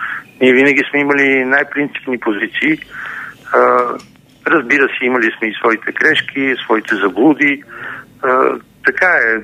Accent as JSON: {"language": "Bulgarian", "town": "Haskovo", "region": "Haskovo Province", "country": "Bulgaria", "tie": "born or raised there", "said": "аз съм родом от Хасково. Да. И от там приятели, роднини."}